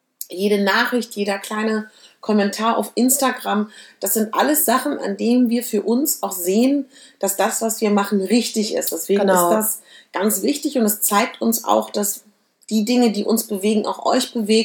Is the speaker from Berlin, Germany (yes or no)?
yes; Berlin, Germany; ich komme ja aus Berlin